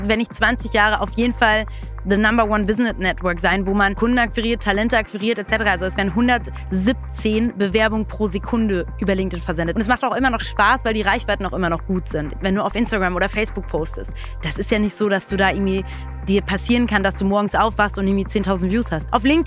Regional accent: North Rhine-Westphalia, Germany; Ja, zur Schule gegangen in NRW.

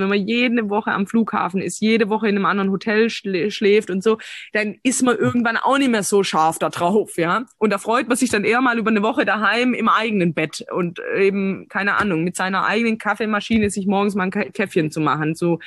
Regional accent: Baden-Württemberg, Germany; Schwabenländle, gell, ist halt meine Heimat.

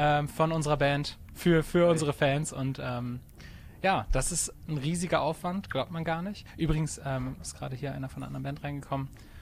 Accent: Bremen, Germany; Wir kommen aus Bremen, sind sesshaft in Bremen hier.

